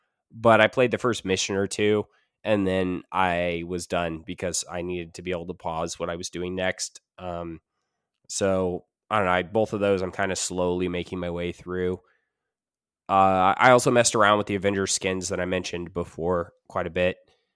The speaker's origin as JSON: {"language": "English", "town": "Kansas City", "region": "Missouri", "country": "United States", "tie": "born or raised there", "said": "I am a little curious about, because I grew up in Kansas City. And the Negro League Baseball Museum is in Kansas City, so there's obviously some heritage there."}